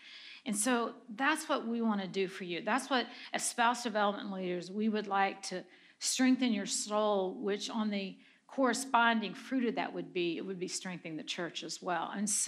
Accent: Missouri, United States; moved away as an adult; also born or lived in Colorado; I'm from Missouri. I married a preacher like when I was 19.

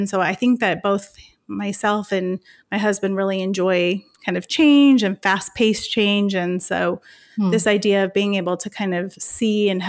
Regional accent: Phoenix, Arizona, United States; now in Napa, United States; No, we are actually from Phoenix, Arizona.

